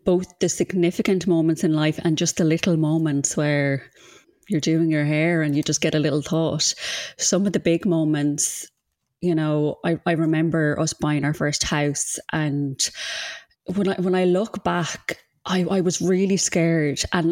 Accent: Galway, Connacht, Ireland; now in Dublin, Ireland; You know, I'm from Galway, and life can be lonely in Dublin when you don't have family around.

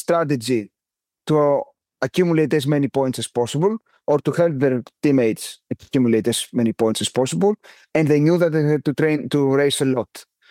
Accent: Greece; We did Tour of Hellas, of my home country, and we won this race

